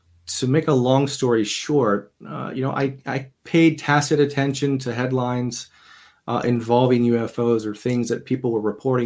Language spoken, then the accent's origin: English; Arkansas, United States; So I grew up in the Deep South. I grew up in the Delta region of Arkansas, and I entered the Air Force right out of high school.